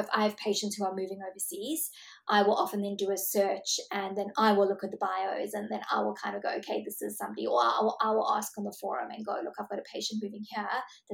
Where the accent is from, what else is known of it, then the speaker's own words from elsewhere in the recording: South Africa; also born or lived in Australia; I'm actually South African, but I lived in Australia and my children were born in Australia.